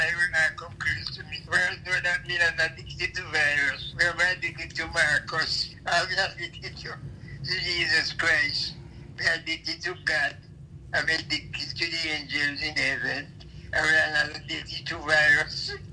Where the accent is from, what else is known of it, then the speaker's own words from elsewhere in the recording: France; I'm a musician from France.